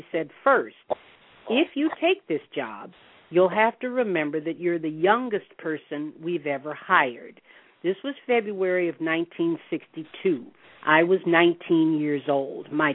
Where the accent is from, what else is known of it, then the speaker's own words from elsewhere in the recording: Chicago, Illinois, United States; born there; I could start with, I was born in Chicago, you know, but I won't go back that far.